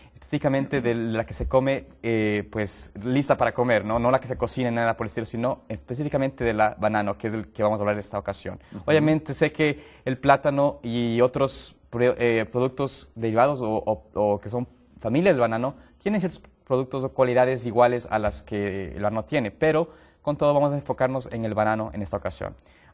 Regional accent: Ecuador; Pues yo y tú somos de Ecuador, somos hermanos, obviamente.

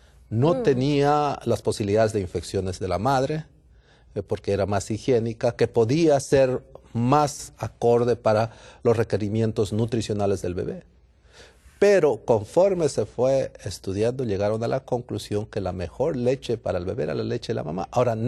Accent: Peru; now in California, United States; mandar también un saludo allá a mi tierra, a Perú

